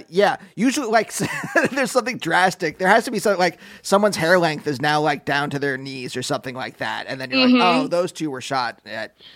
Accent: Pennsylvania, United States; I'm from Pennsylvania, which is like real, it's like rural. A lot of it, and you don't talk about your emotions at all.

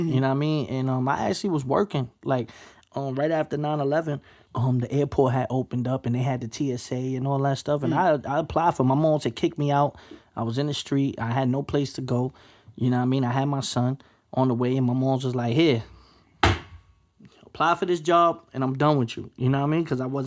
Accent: Brooklyn, New York, United States; Like the era that I grew up on in Brooklyn, you talk about the late 80s, 90s, early 2000s. So there's a whole bunch of like Mexicans moving into New York at the time.

